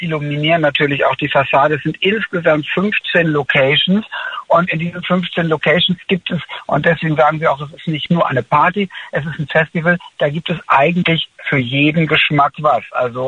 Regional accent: Hamburg, Germany; dass ich als Hamburger Jung ein bisschen traurig war

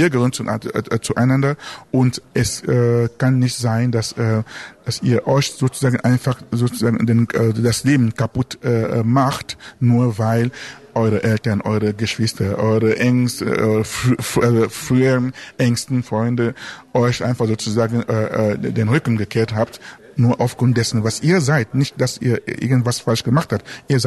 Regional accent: Cameroon; now in Germany; Ich komme ursprünglich aus Kamerun und lebe hier schon seit langer Zeit, und ist einfach so, und Deutschland ist mittlerweile zu meiner zweiten Heimat geworden

